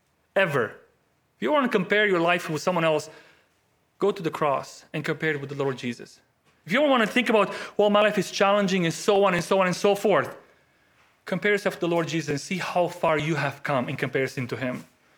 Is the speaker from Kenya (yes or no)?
no; Romania; back in Romania, and don't judge me too much.